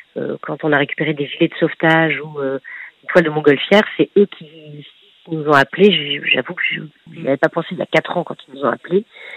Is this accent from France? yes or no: yes; Lille, Hauts-de-France, France; je suis une fille du Nord. Je suis une bonne lilloise